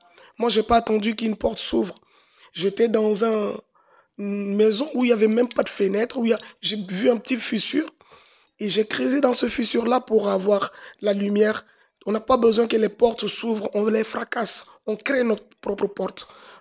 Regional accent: Mali; now in Montreal, Canada; griotte d'origine du Mali, mais je suis une panafricaine. Je viens de partout d'Afrique, mais je réside à Montréal.

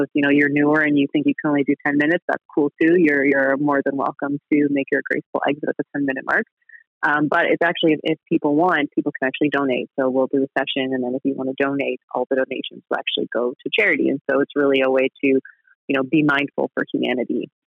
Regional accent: Sault Ste. Marie, Ontario, Canada; I grew up in Northern Ontario in Sault Ste. Marie, which is about 8 hours northwest of Toronto. We're kind of nestled in between the Great Lakes, and we actually sit on the border of Michigan.

